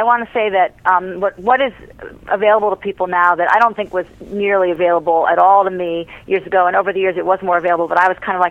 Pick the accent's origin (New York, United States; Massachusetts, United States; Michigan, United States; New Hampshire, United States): Michigan, United States; Detroit; My father, I grew up partly in Detroit, and Henry Ford II once said